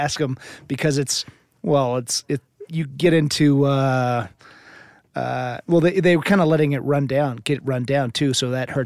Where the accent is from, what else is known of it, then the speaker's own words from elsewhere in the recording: Louisville, Colorado, United States; I'm from Louisville, so it's like 5 minutes from Boulder.